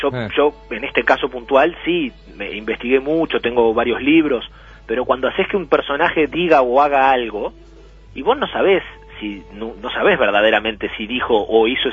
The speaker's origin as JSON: {"language": "Spanish", "country": "Uruguay", "said": "Esas cosas que se me permite decir porque soy uruguayo."}